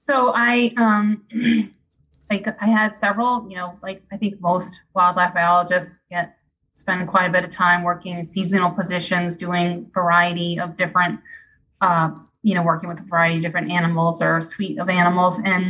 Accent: Boston, Massachusetts, United States; I grew up outside of Boston, 11 miles outside of Boston.

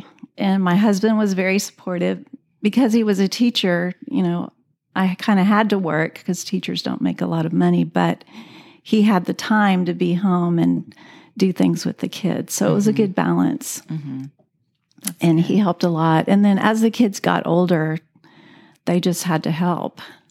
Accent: Houston, Texas, United States; 'cause I grew up in Houston and he grew up out in the country where.

